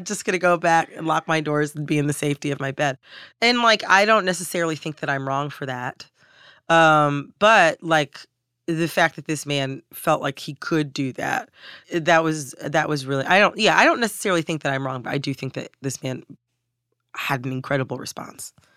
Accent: United States; I'm Black and I'm from the United States.

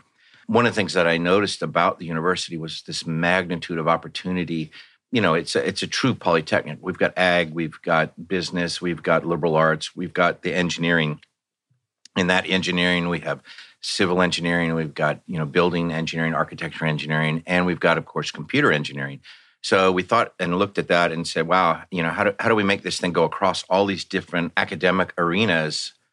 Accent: Virginia, United States; also born or lived in California; No, I'm actually from Virginia originally. I've been in California 5 times, 4 with the military, and this time with the university.

